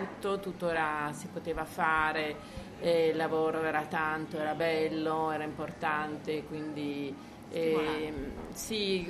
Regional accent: Liguria, Italy; now in Milan, Italy; io a Milano sono rimasta, ho lavorato, ho fatto i film, ma io sono ligure, sono felice anche di dire che sono ligure

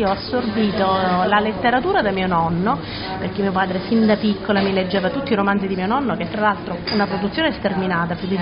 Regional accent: Catania, Sicily, Italy; Io da Catania, sì, sono nata a Catania, anche se … è toscano, perché mio padre arrivò da Firenze a Catania.

